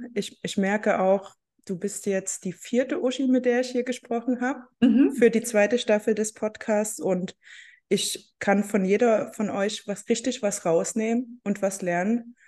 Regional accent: East Germany, Germany; Da sind bei mir erstmal so auch als Ossi-Kind so 100 Fragezeichen ploppen auf.

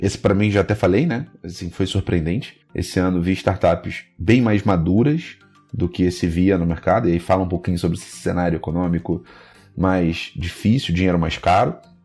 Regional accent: Brazil; E a gente, como brasileiro, tá muito acostumado a eventos.

